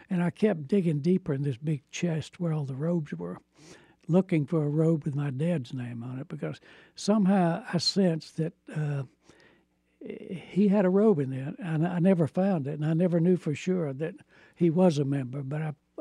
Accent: the South, United States; And perhaps I'm a traitor to my roots. I don't know, but that's, I was from the South, but not of the South.

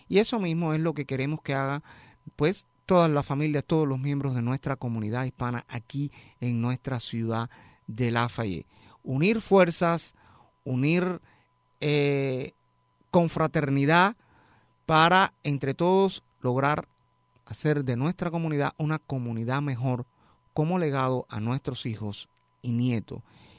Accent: Cuba; Yo que soy de Cuba, bueno, pues, los que identifican a mi isla querida.

